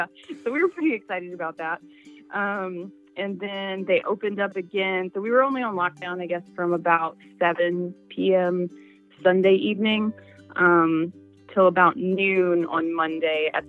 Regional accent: Louisiana, United States; Well, I'm from Louisiana originally, so I've been through, you know, quite a few hurricanes.

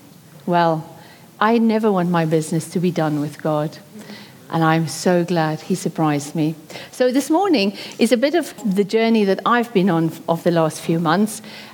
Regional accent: South Africa; now in United Kingdom; When we came from South Africa to the UK, we visited churches in the area.

